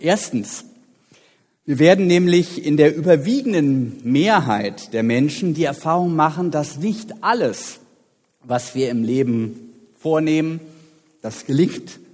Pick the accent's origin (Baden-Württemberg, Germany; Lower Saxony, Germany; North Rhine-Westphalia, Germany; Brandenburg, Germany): Brandenburg, Germany; Potsdam; Ich hatte da in meinem Wohnviertel in meiner alten Heimat Potsdam reichlich Anschauungsmaterial, weil dort viele Ruheständler wohnten